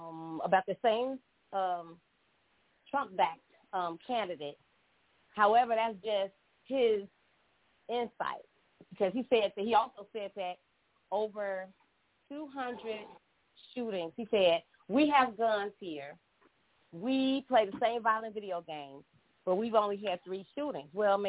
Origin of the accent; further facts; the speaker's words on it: Chicago, Illinois, United States; I grew up in Chicago.